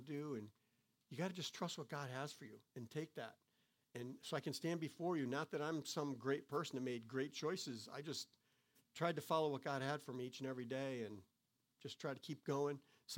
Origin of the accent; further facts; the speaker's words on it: Connecticut, United States; the church we grew up in, we came from Connecticut, and our church had just sent four families on the mission field.